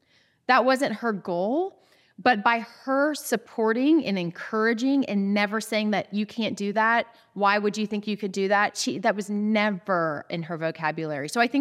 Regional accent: Georgia, United States; I'm glad that I was in an environment, both where I grew up outside of Atlanta, that was primed for girls in sports in the 80s.

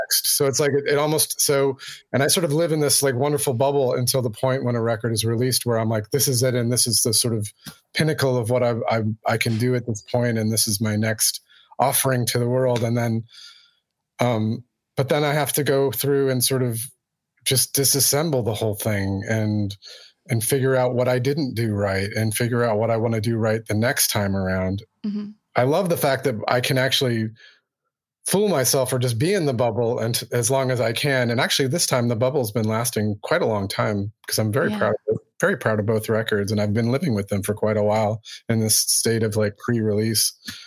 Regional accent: United States; I'm an American musician currently residing in Massachusetts, Greenfield, Massachusetts.

